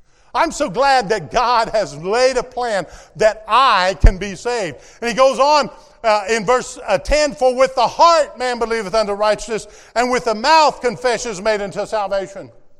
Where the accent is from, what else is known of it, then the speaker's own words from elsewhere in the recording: Nashville, Tennessee, United States; Now, I come from Nashville